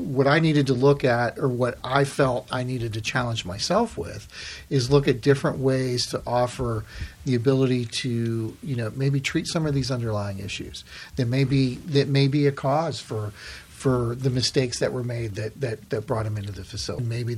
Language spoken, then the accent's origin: English; Altoona, Pennsylvania, United States; I grew up in Altoona and born and raised in Altoona. I graduated from Altoona High.